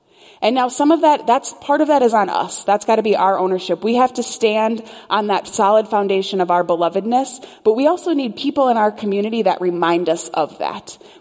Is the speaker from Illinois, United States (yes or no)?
yes; Chicago, Illinois, United States; I'm from Chicago, but I'm not a Bears fan.